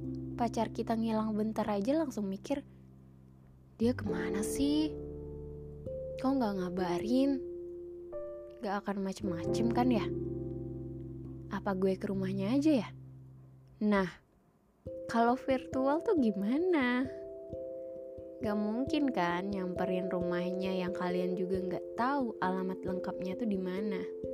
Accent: Pekanbaru, Riau, Indonesia; Soalnya di sini, di kotaku, di Pekanbaru, itu udah pada ngampus lagi.

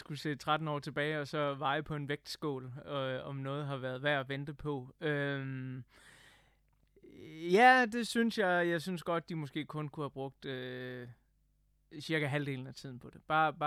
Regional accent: Tåsinge, Region of Southern Denmark, Denmark; Jeg er født og opvokset på Sydfyn, en lille ø, der hedder Tåsinge, født i 1980. For dem, der kan have hovedregning og ved, at jeg er født i slutningen af august, så vil de vide, at jeg snart fylder 40.

